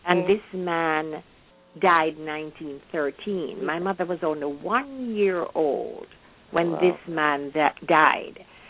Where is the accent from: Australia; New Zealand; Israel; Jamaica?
Jamaica; now in United States; I had a wonderful upbringing in Jamaica, and I'm so grateful I was born and raised there. And I came to the United States in the days of Camelot, you know, late 50s